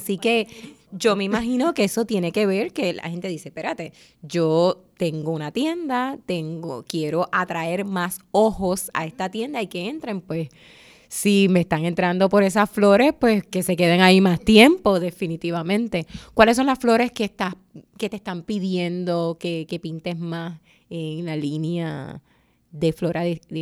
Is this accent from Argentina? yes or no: no; Arecibo, Puerto Rico; yo soy de la generación de los niños que se criaron finales de los 70, 80. Y yo soy de Arecibo.